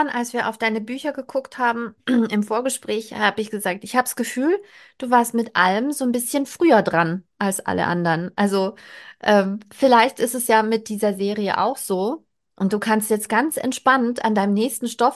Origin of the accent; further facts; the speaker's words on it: Bavaria, Germany; ich komme aus Bayerisch-Schwaben, das ist Home-Turf.